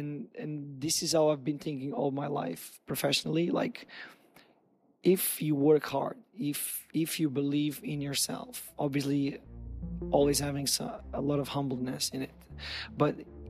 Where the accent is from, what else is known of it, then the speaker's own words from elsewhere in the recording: Portugal; I'm I'm basically a countryside boy from a small town in Portugal. My hometown has 20,000 people. Like, I'm from a very small place